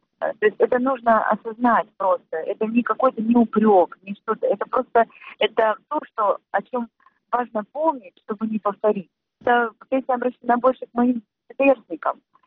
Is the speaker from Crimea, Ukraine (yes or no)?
yes; Crimea, Ukraine; born or raised there; also born or lived in Central Asia; now in Kyiv, Ukraine